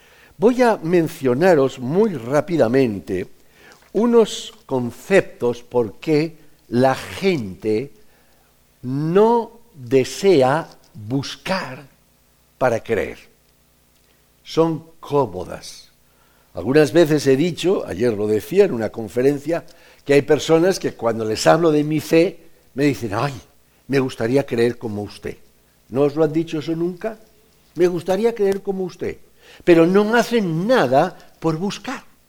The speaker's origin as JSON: {"language": "Spanish", "region": "Valencian Community", "country": "Spain", "said": "¿Sabéis que vengo de Valencia, sí o sí?"}